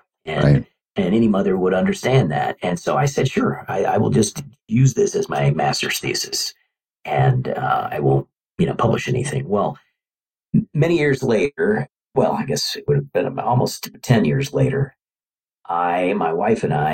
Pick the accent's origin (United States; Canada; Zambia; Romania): United States; Kansas City, Missouri; Well, I grew up in Kansas City, and Frank was the middle child of another large Irish Catholic family in our neighborhood.